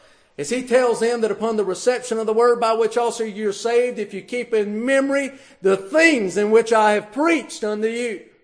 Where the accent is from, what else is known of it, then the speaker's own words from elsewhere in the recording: Georgia, United States; I remember whenever I grew up in South Georgia, I could dial four numbers and dial anybody within a 10-mile radius of my house.